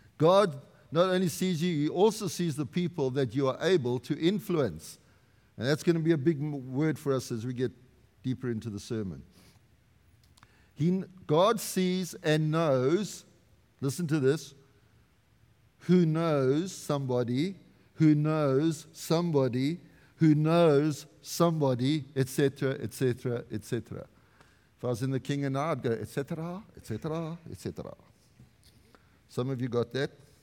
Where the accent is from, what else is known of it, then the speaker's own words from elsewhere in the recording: South Africa; now in Canada; And I'm going, I'm happy just to be South African-Canadian.